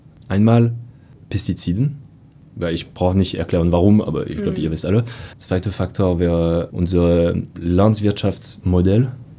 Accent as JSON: {"language": "German", "country": "France", "accent": "French", "second_language": "German", "said": "weil man muss sich vorstellen, ich komme mit meinem französischen Akzent und stelle diese Frage"}